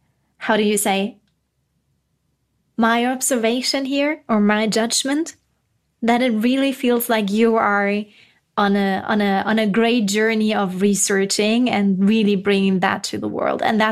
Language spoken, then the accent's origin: English; Germany; English is a second language; And well, we are both originally from Germany